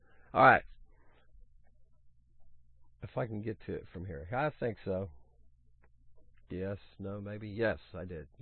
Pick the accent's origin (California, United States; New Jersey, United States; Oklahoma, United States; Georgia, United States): Oklahoma, United States; I was born in Oklahoma from second grade on up for a good long while in life.